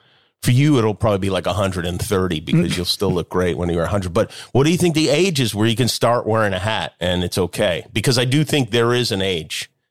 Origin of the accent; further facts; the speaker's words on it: Las Vegas, Nevada, United States; Well, I grew up in Las Vegas and there were definitely people who wore Vans, but I was just not one of them.